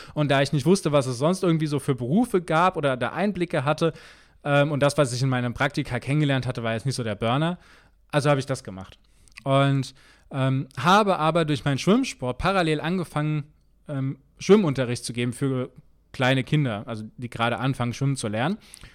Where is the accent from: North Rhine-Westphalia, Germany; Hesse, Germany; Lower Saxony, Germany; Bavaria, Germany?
Hesse, Germany; Langen; also born or lived in United States; Also ich bin in Langen aufgewachsen, das ist etwas südlich von Frankfurt